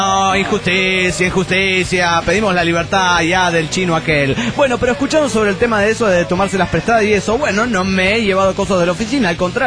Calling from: Monterrey, Nuevo León, Mexico; de Monterrey, Nuevo León, México.

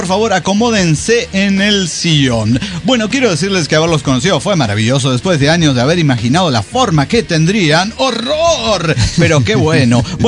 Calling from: Buenos Aires, Argentina; de Ciudad de Buenos Aires, Argentina.

